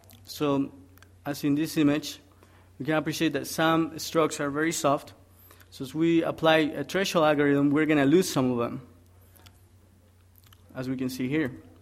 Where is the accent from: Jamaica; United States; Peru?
Peru; I'm originally from Peru. I'm a student here at BYU, computer science student.